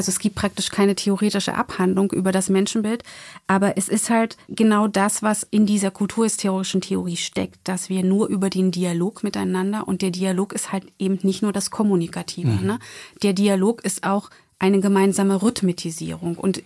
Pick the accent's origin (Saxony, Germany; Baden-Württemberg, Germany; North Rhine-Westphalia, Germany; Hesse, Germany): Saxony, Germany; Ich komme aus der Region aus Ostsachsen, eine Region, die in der ländlichen, ja, wirklich ländlichen Situation sind